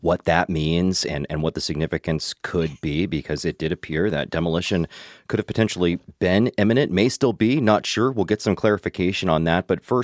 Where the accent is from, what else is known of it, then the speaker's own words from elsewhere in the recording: Kentucky, United States; Well, I'm from Kentucky, so let's go with that one.